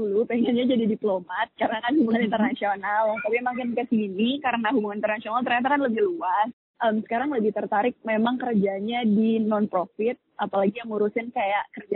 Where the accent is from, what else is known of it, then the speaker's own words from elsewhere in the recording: Jayapura, Papua, Indonesia; karena saya lahir dan besar di Jayapura, daerah dari timur Indonesia